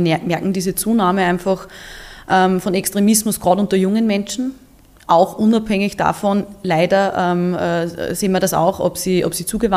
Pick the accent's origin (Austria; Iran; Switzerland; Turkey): Austria; Upper Austria; In Oberösterreich, in meinem Heimatbundesland